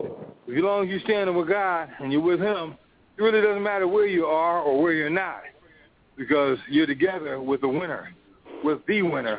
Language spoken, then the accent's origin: English; Atlantic City, New Jersey, United States; came back here to the East Coast because I'm from Atlantic City